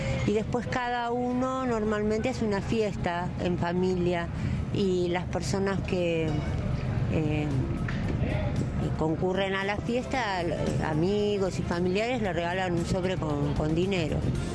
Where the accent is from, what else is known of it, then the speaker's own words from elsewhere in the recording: Argentina; Bueno, soy argentina.